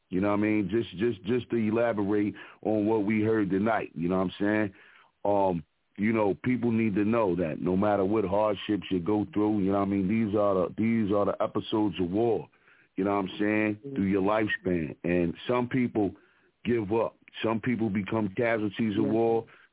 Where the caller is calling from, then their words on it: Philadelphia, Pennsylvania, United States; Represent from the Broad Street Bully side of Philadelphia